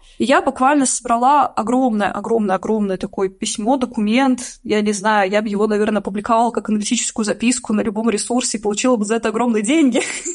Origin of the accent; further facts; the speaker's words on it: Russia; now in Ukraine; я не мигрирующий журналист, а журналист, который живет в Украине сейчас во время войны. Я выросла в России